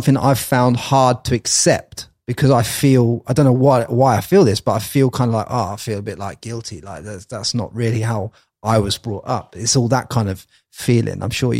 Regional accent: England, United Kingdom; you've been taught that as a young guy growing up in England, the way that I was taught

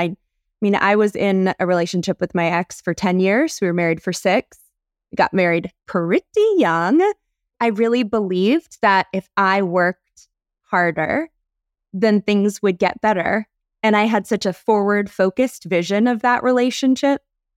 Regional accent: North Carolina, United States; I'm from North Carolina, born and raised.

